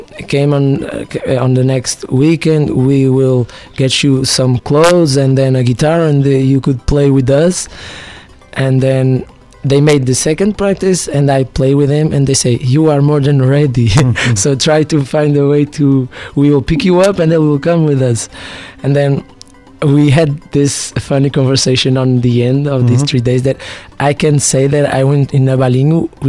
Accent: Biscoitos, Azores, Portugal; I came from Biscoitos in Terceira. I'm studying plant science at our university. I'm 21.

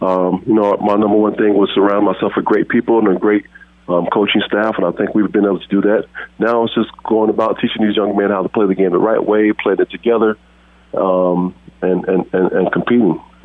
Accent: Evansville, Indiana, United States; I'm a kid from Evansville, Indiana

